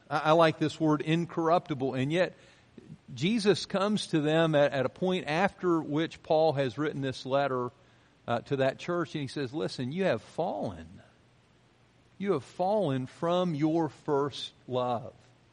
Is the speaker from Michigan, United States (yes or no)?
no; Pennsylvania, United States; I often think about just experiences growing up in Pennsylvania. I mentioned it this morning. We grew up on a hill.